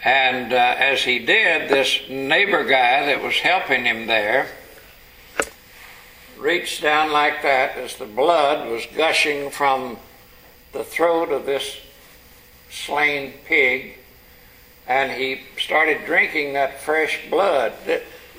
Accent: Texas, United States; Remembering back to the time when I was raised in East Texas in the Depression days, in the fall of the year, we had hog killing.

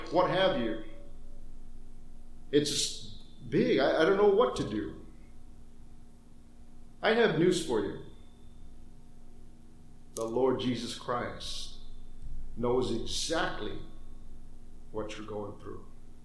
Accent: Philippines; I grew up in the Philippines, and there's a lot of people there.

